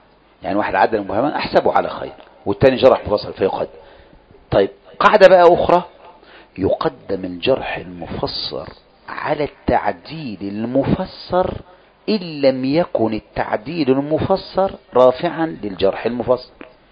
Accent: Egypt

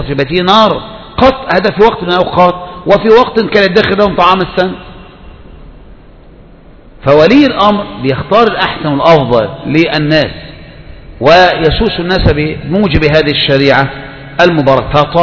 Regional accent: Egypt; احنا بقى من مصر

